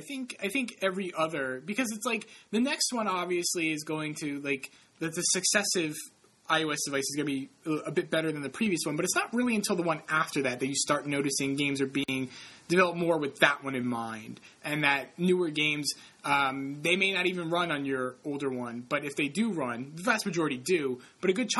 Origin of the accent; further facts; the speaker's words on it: New England, United States; accent: New England; in case my New England accent is throwing you off.